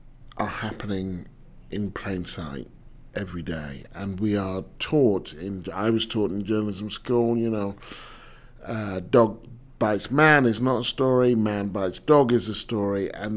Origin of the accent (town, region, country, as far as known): United Kingdom